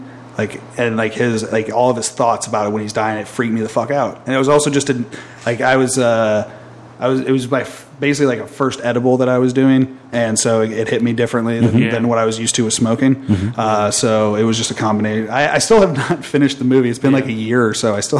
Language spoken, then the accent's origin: English; Ohio, United States; we're both from Ohio, Jake and I, and you know, he's more in like the kind of suburby area. I'm more in like the sticks.